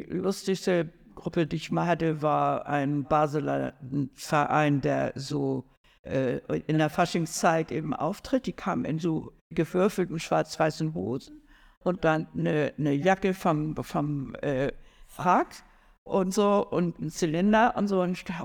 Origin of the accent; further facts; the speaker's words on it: Hamburg, Germany; Ja, also ich bin in Hamburg geboren